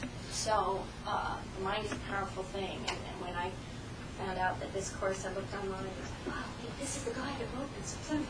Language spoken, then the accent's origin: English; Rapid City, South Dakota, United States; also born or lived in Singapore; I just recently relocated 2 weeks ago back to my hometown of Rapid City, South Dakota, in Black Hills, after 17 years away, the last 12 overseas, and I just moved after 3 years in Singapore.